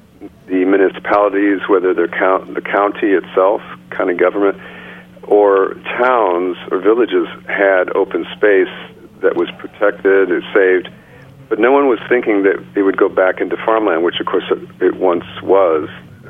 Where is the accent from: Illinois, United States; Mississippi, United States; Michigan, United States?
Illinois, United States; I first will say that I'm from Illinois. I grew up around farms, although I'm a composer and musician.